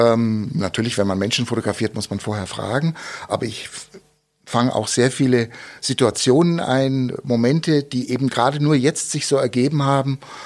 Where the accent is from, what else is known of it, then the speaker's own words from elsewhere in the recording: Munich, Bavaria, Germany; now in Augsburg, Germany; Ich bin in München geboren, schöne Stadt, als Kind dort aufgewachsen und dann vor 50 Jahren mit meinen Eltern nach Augsburg gezogen.